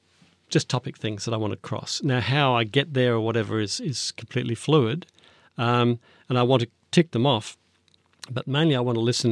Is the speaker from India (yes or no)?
no; Armidale, New South Wales, Australia; also born or lived in Canberra; Armidale in northern New South Wales.